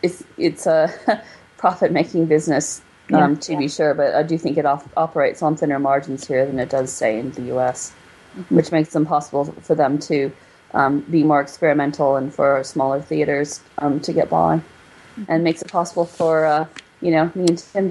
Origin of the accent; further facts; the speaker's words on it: United States; And for me, especially since I'm an American, this whole concept of, you know, the class system